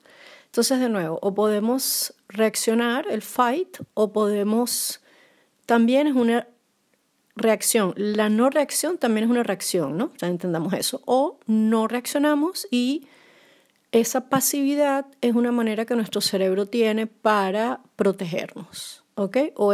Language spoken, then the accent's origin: Spanish; Venezuela; also born or lived in Brazil; en mi caso personal como venezolana y que viví en dos ocasiones situaciones de represión y de muchísima tensión política y social en mi país.